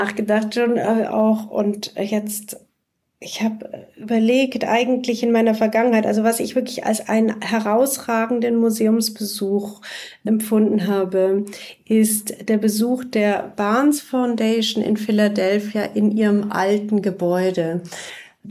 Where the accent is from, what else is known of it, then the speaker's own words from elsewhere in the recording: Munich, Bavaria, Germany; Aber tatsächlich bin ich geboren und aufgewachsen erst zunächst in München. Und auch mit die Familie meiner Mutter kommt ursprünglich aus Halle.